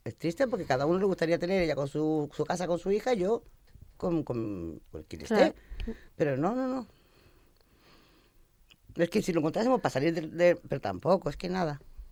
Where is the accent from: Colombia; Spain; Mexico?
Spain; Formentera, Balearic Islands; Pues yo no nací aquí, pero soy de aquí, de Formentera, yo soy de Formentera.